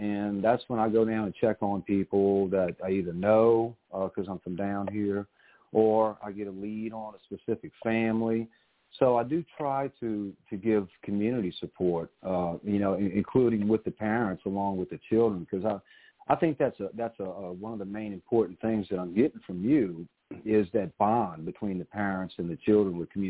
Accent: New Orleans, Louisiana, United States; because I'm from New Orleans area, right? We just got hit by a hurricane pretty hard.

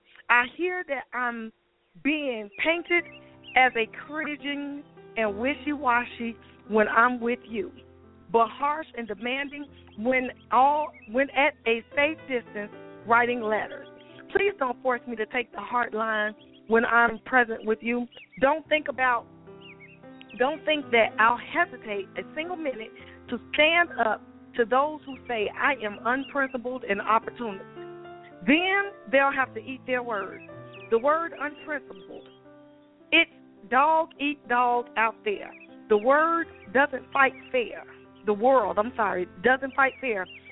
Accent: Chicago, Illinois, United States; I am from Chicago. So everything that happens in Chicago, it affects me because I was born and I was raised there.

